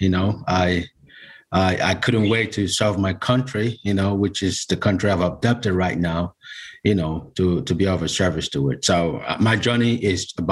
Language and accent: English; Nigeria; English is a second language; now in United States; Yeah, originally I'm from Nigeria.